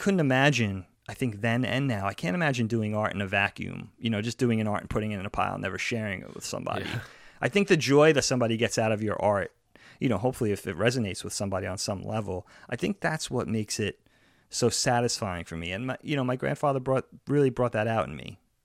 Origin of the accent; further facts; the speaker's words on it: Long Island, New York, United States; our high school growing up on Long Island, high school was 9, 10, 11, 12.